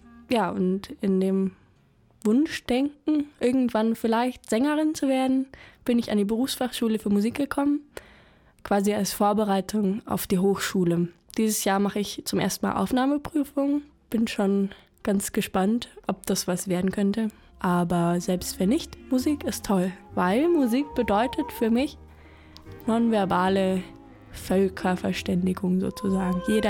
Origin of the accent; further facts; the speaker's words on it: Augsburg, Bavaria, Germany; now in Krumbach, Germany; ich komme aus Augsburg und seit 2 Jahren bin ich in Krumbach.